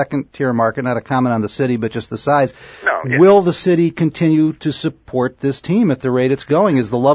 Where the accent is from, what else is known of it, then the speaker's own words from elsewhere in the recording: Chicago, Illinois, United States; As a Chicagoan, I can tell you that Memphis is one of my favorite cities in the world to visit.